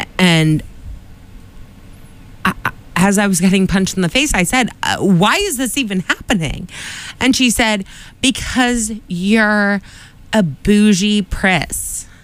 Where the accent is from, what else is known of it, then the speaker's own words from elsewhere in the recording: Quincy, United States; I grew up in Quincy, as our listeners know. I talk about it a lot.